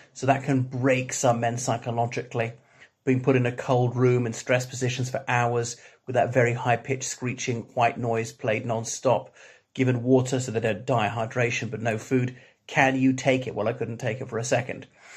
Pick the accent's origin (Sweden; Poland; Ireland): Ireland; from Ireland.